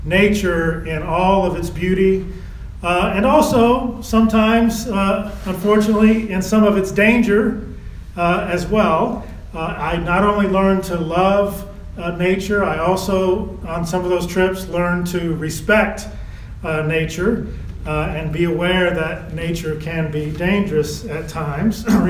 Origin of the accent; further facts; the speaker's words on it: Lawton, Oklahoma, United States; I grew up in Lawton, Oklahoma, which is not too far away